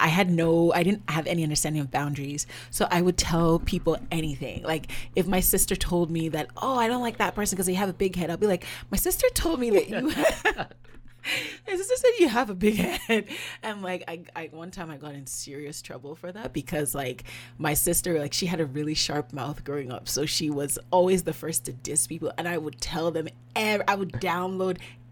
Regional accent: Nigeria; and obviously I'm Nigerian

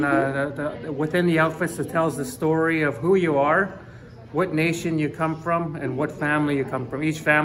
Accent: Mount Currie, British Columbia, Canada; I'm from Mount Currie, British Columbia, from the Interior Salish Station. In our language, we say we're from the Liutwat Ulkan, from the Stutlamek Territory.

